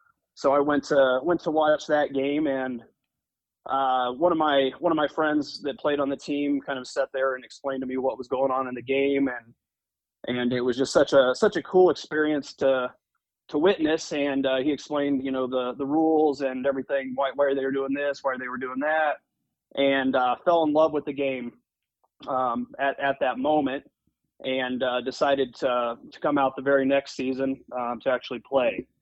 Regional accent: Georgetown, Illinois, United States; So I'm originally from the Midwest, grew up in a very small town in Illinois called Georgetown, Illinois, just a couple hours south of Chicago.

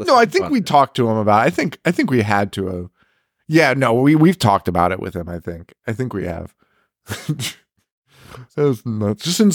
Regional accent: Connecticut, United States; again, we're from Connecticut. It's fucking cold here.

